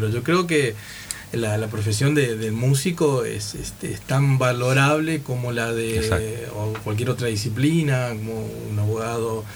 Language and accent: Spanish; Campo Viera, Misiones, Argentina; Venimos de Campoviera, de la zona centro, como decís, de los montes, de las picadas y de nuestra gente trabajadora, ¿no?